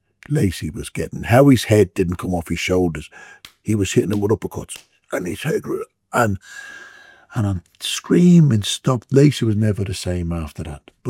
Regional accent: Dublin, Leinster, Ireland; And growing up in Dublin, had a great childhood. I'm the eldest of seven. I got four younger sisters and two younger brothers.

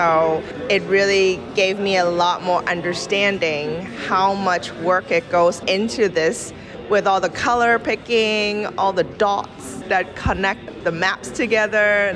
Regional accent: Hong Kong; I'm from Hong Kong.

